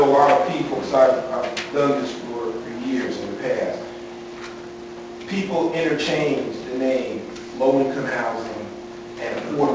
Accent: New York, United States; I'm from Westchester County, I was born and raised there. And Westchester County is one of the richest counties in the state of New York.

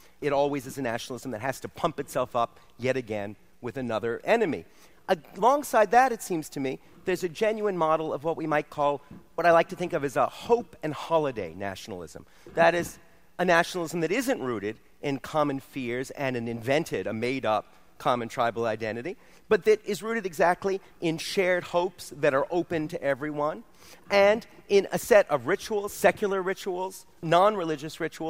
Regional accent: Canada; When Malcolm and I were growing up in Canada, when all of you were growing up

